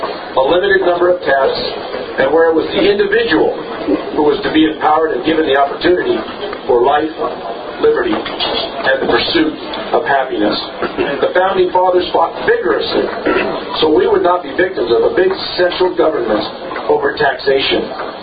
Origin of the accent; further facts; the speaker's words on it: Boise, Idaho, United States; born there; I was born in Boise, Idaho, and like many other families, I moved around a lot as my father was promoted.